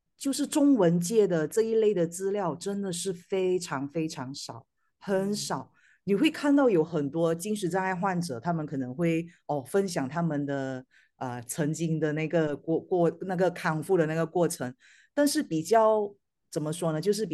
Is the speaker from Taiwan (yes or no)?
no; Malaysia; 我来自马来西亚。